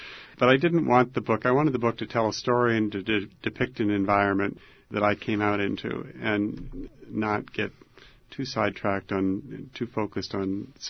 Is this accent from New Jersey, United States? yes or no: no; Iowa City, Iowa, United States; I grew up in Iowa City near a college campus, so anti-war protests and civil rights marches were part of my childhood.